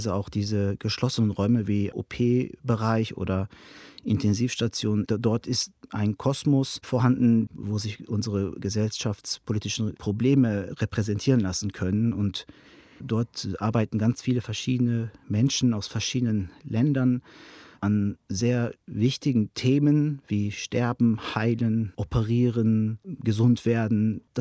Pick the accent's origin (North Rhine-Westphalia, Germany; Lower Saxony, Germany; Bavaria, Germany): North Rhine-Westphalia, Germany; Beckum; born there; in meiner Stadt Beckum, wo ich geboren bin